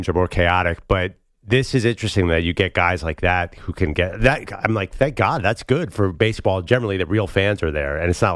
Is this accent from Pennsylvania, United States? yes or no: yes; Philadelphia, Pennsylvania, United States; And maybe it's because I grew up in Philly, but trust me, this is not, like, you think fans are so much better behaved now than they were 30 years ago.